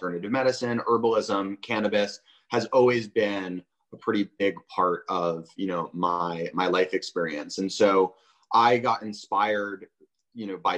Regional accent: Boulder, Colorado, United States; also born or lived in Portland; So I grew up in Boulder, Colorado. I was actually born in Portland, Oregon, but I grew up in Boulder.

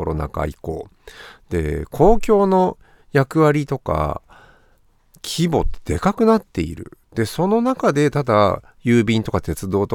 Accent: Kanazawa, Ishikawa, Japan; 僕金沢出身なので、能登と金沢の距離感みたいなものって肌感覚としてわかるんですけど

